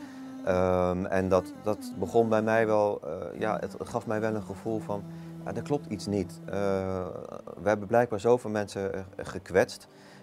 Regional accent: The Hague, South Holland, Netherlands; Ik kom uit een christelijk gezin oorspronkelijk, geboren en getogen in Den Haag. Ik ben de oudste van 5 kinderen.

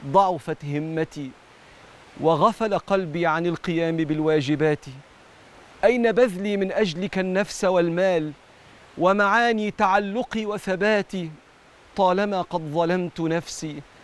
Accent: Egypt; زي جبن القريش اللي بيعملها الفلاحين عندنا في مصر

